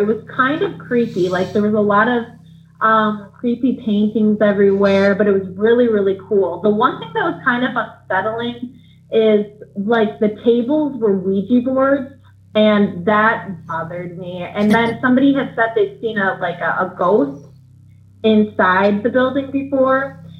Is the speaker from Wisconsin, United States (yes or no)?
yes; Eau Claire, Wisconsin, United States; I'm from Wisconsin, as you just stated, near the Eau Claire area.